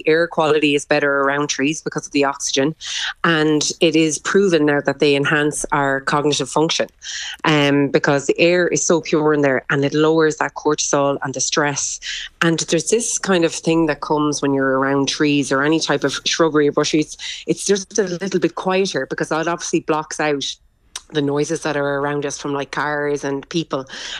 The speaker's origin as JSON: {"language": "English", "town": "Galway", "region": "Connacht", "country": "Ireland", "said": "I'm from Galway"}